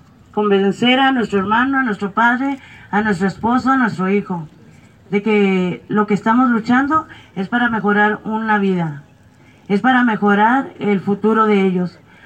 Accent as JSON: {"language": "Spanish", "town": "Matamoros", "region": "Tamaulipas", "country": "Mexico", "said": "Venimos de Matamoros, Tamaulipas."}